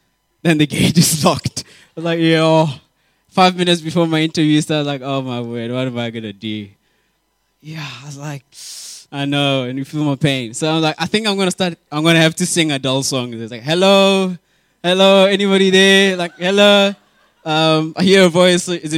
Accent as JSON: {"language": "English", "region": "North West", "country": "South Africa", "tie": "born or raised there", "said": "I grew up in the Northwest. I came to Cape Town to study engineering."}